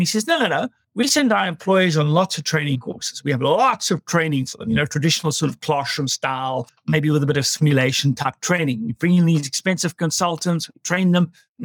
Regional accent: England, United Kingdom; You can hear I'm very English from my background.

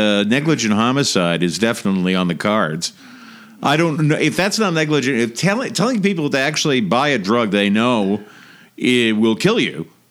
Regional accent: Massachusetts, United States; Massachusetts, my hometown, 6,226.

